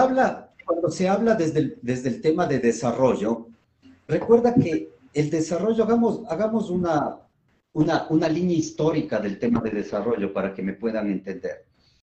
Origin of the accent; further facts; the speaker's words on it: Quito, Pichincha, Ecuador; Yo vengo de Quito